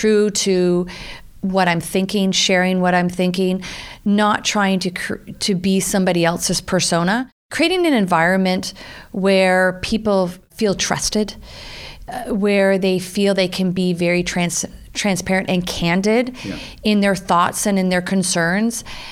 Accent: Pickering, Ontario, Canada; I grew up just outside Toronto in a place called Pickering.

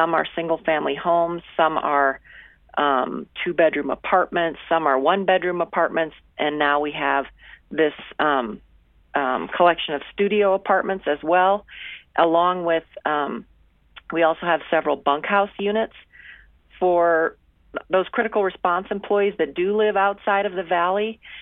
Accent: Minnesota, United States; now in Jackson, United States; Originally from Minnesota, but I've lived in Jackson for close to 40 years.

